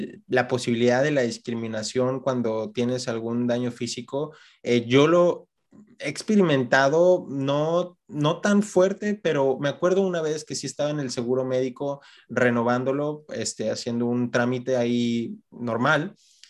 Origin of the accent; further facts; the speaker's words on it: Mexico; moved away; Y luego me empieza a preguntar, oye, ¿y de dónde vienes? De México.